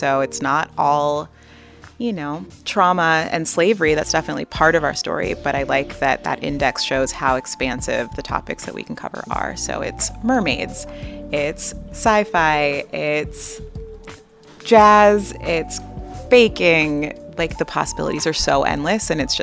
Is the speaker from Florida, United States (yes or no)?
no; Los Angeles, California, United States; I grew up here in South Central Los Angeles, and a lot of our staff is from here.